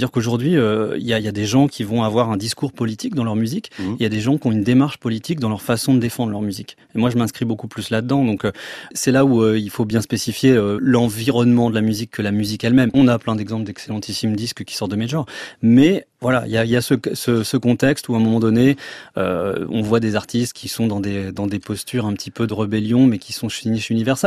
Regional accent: Vernon, Normandy, France; pas la même maison, mais en tout cas toujours dans la même ville, ouais.

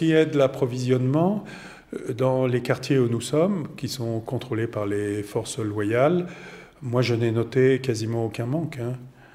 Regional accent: France; now in Syria; en tant que Français

